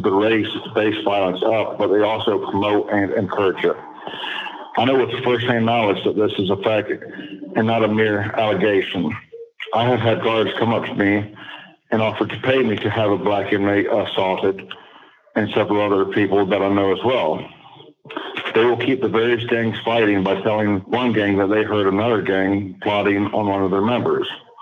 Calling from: Ohio, United States; I'm calling from Ohio.

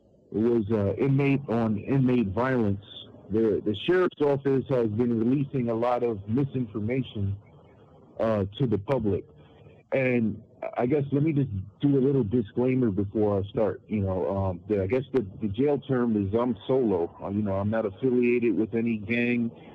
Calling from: El Paso, Texas, United States; I'm calling from the El Paso County Jail Annex, El Paso, Texas, 79938.

